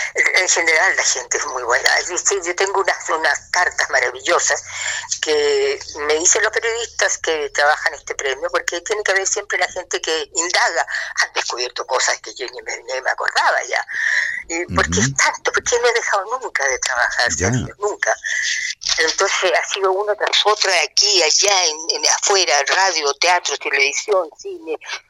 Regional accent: Arica, Arica y Parinacota, Chile; Soy de Arica, soy

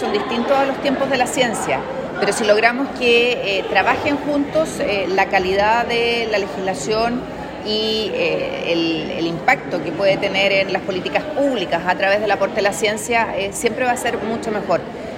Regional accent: Concepción, Biobío, Chile; born there; Yo soy penquista de nacimiento

